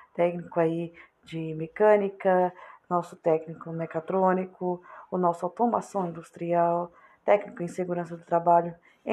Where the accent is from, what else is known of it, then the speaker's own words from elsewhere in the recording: São Paulo, Brazil; Nós somos aqui da Baixada Santista e trabalhamos em duas indústrias, em duas usinas